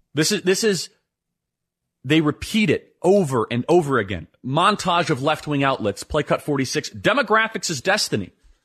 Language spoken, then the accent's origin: English; Wheeling, Illinois, United States; Where I grew up in Wheeling, Illinois, I went to Wheeling High School.